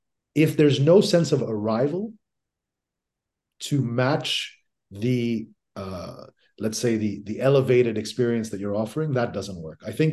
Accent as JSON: {"language": "English", "region": "Dubai", "country": "United Arab Emirates", "tie": "born or raised there", "said": "I grew up in Dubai. You know, my father was in Dubai. My family was in Dubai from 1975. So I went to high school there. I'd gone to primary school there."}